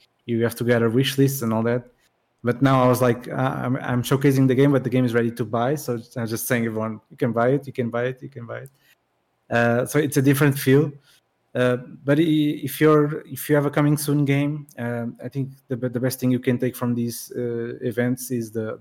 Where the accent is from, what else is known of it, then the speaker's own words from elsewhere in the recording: Portugal; English is a second language; Like I'm from Portugal and they flew me in to the United States just to be in these two events